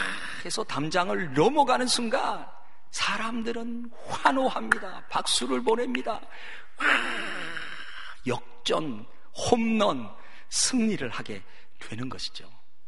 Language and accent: Korean; South Korea; 우리는 좀 한국 사람들이잖아요.